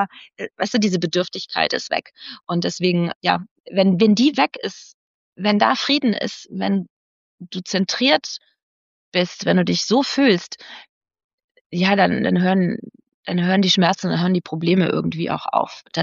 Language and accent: German; Hesse, Germany; Und ich bin aus dem Rheingau bei Frankfurt und jetzt bin ich im Finchgau. Das sind eben eigentlich ländlich geprägte Gegenden. Aber ich musste aus einem kleinen Dorf unbedingt weg.